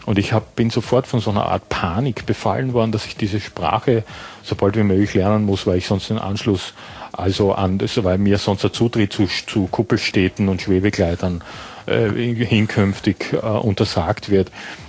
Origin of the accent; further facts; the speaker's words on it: Graz, Styria, Austria; also born or lived in Düsseldorf; now in Hamburg, Germany; Ich bin erstmal von Graz. Ich bin ja Österreicher, wie man unschwer hören kann. Immer noch, da lege ich ja Wert drauf. Bin aus Graz nach Düsseldorf und bin dann von Düsseldorf 83 nach Hamburg umgezogen.